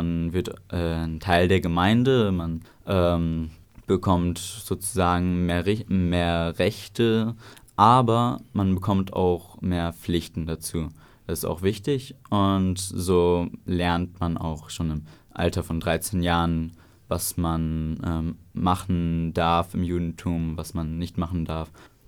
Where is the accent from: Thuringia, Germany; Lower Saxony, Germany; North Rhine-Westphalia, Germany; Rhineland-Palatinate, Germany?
Lower Saxony, Germany; Oldenburg; born there; Das ist ja auch meine Geburtsgemeinde. Ich bin auch hier in Oldenburg geboren. Und da ist halt der Bezug zum Judentum.